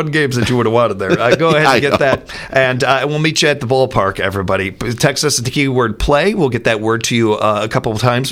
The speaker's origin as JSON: {"language": "English", "town": "Chicago", "region": "Illinois", "country": "United States", "said": "Now, I can say this as a Chicagoan."}